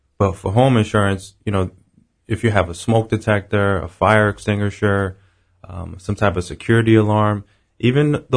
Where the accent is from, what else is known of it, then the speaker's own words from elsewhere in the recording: New York, United States; I'm a New Yorker, born and raised. I currently live in Brooklyn with my wife and my little fluffy white dog named Enzo.